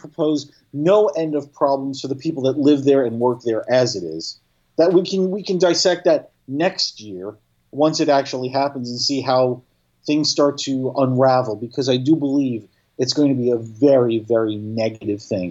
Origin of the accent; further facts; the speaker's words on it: New York, United States; now in St. George, United States; When I moved down to this neighborhood, St. George, 27 years ago, from the other end of the island, I'm from the South Shore, the very suburban area.